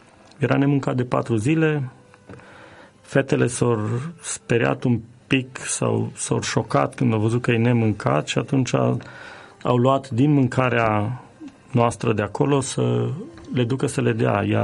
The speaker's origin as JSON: {"language": "Romanian", "country": "Romania", "tie": "born there", "said": "suntem binecuvântați că ne-am născut în România"}